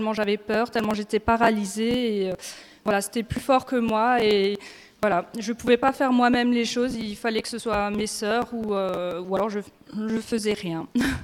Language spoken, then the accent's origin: French; Grand Est, France; Alors moi, j'ai grandi dans le Bas-Rhin. Mon père était garde forestier et du coup, j'ai habité dans une maison forestière paumée dans un village perdu au milieu de la forêt.